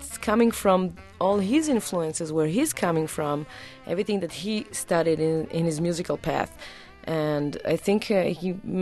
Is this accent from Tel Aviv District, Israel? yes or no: yes; Tel Aviv, Tel Aviv District, Israel; English is a second language; my two brothers were already playing in a big band in my hometown in Tel Aviv.